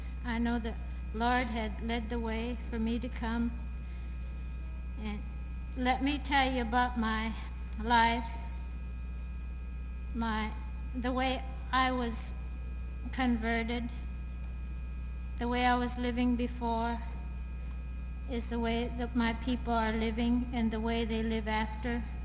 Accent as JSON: {"language": "English", "town": "Nome", "region": "Alaska", "country": "United States", "tie": "born there", "said": "I was born near Nome, about 30 miles."}